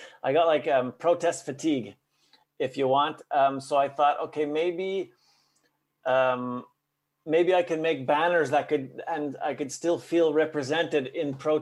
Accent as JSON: {"language": "English", "town": "Montreal", "region": "Quebec", "country": "Canada", "said": "I decided to sign it … because I'm from Montreal, but I wasn't in Montreal when, like, I made it somewhere else."}